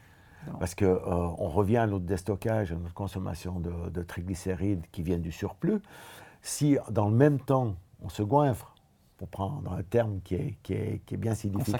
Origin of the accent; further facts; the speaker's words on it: Switzerland; je viens de la Suisse, donc les skieurs, c'est quelque chose qu'on connaît